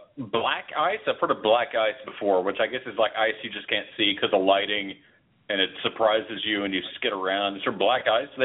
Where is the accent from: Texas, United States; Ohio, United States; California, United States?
Texas, United States; I mean, you have to understand, I'm from Texas where there is no snow.